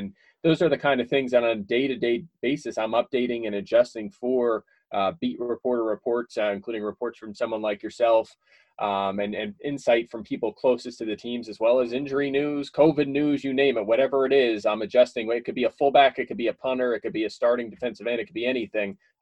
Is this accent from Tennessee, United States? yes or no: no; Philadelphia, Pennsylvania, United States; I'm an Eagles fan. I grew up in Philadelphia.